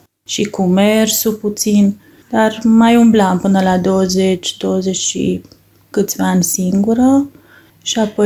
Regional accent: Oradea, Bihor County, Romania; Din Oradea.

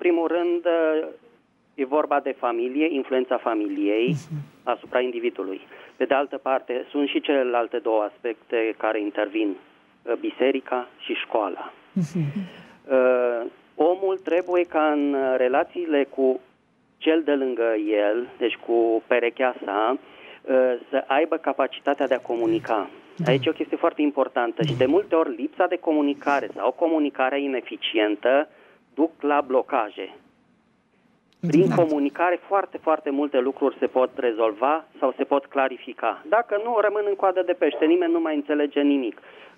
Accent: Bucharest, Romania; din București.

